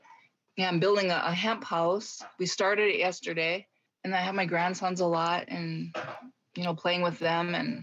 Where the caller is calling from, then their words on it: Deer River, Minnesota, United States; I am joining you from Deer River, Minnesota, on Leech Lake.